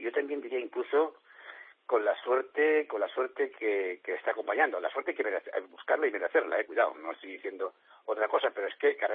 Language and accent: Spanish; Toledo, Castilla-La Mancha, Spain; Soy de Toledo